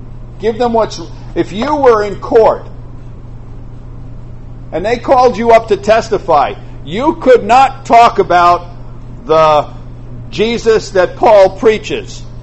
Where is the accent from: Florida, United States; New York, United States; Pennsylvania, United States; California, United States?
New York, United States; because I'm from New York. You're supposed to do that. It's the way we drive.